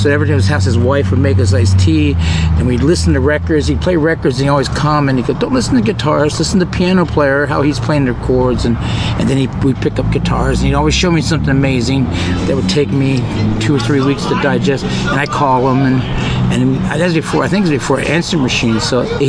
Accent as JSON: {"language": "English", "town": "Killeen", "region": "Texas", "country": "United States", "tie": "born there", "also_born_or_lived": "Copperas Cove, United States", "said": "I'm from all over, but I was originally born in Killeen, Texas. And I lived in Copper's Cove when I was until about 5 or 6."}